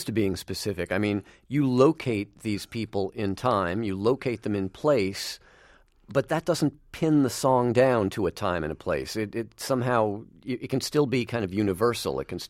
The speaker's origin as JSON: {"language": "English", "town": "Queens", "region": "New York", "country": "United States", "tie": "born or raised there", "said": "When I grew up, growing up in Queens, I had no idea what Stepney or Knightsbridge was."}